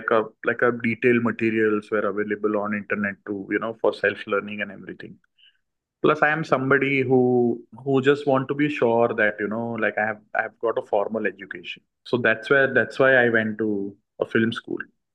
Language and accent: English; Ahmedabad, Gujarat, India; English is a second language; because I'm from Ahmedabad. I'm not from Bombay, so it looked a little difficult for me at that particular moment.